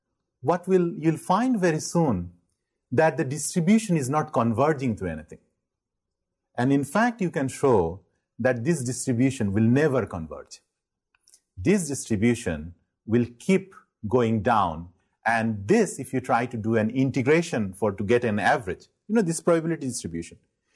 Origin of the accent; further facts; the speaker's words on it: Bangladesh; I'm originally from Bangladesh.